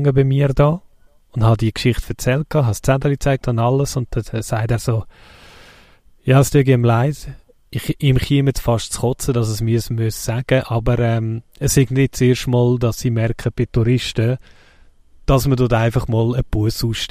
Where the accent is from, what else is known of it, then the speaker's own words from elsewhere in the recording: Switzerland; so pflichtbewusst, wie ich bin als Schweizer